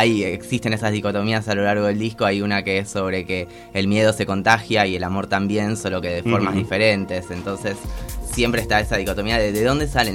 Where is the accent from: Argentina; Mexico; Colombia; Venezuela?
Argentina; si no fuera argentina, no tendría tampoco ese orgullo